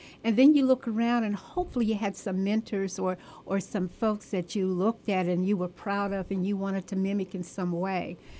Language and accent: English; Pittsburgh, Pennsylvania, United States; moved away as an adult; now in Augusta, United States; Well, as I shared with you, I am from Pittsburgh, Pennsylvania. Really a little city outside of Pittsburgh, about 40 minutes outside of Pittsburgh, but all my adult life I spent in Pittsburgh.